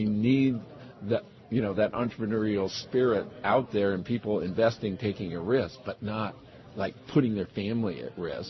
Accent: Alaska, United States; Well, that's what we did growing up in Alaska, and I was, you know, a commercial fisherman years.

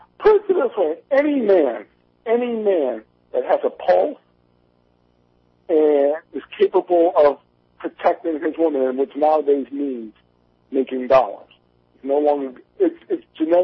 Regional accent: Jamaica; I'm descended from Jamaican hillbillies, basically, and I have, and like the region of Jamaica where I'm from is known for Scots-Irish settlement

